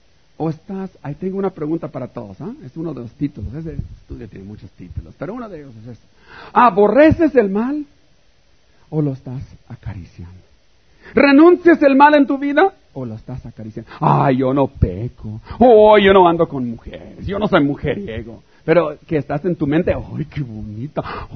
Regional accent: Tijuana, Baja California, Mexico; Yo vengo de Baja California, como en Tijuana, ¿no?

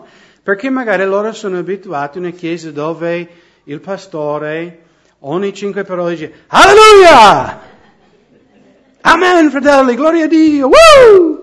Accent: United States; io sono americano

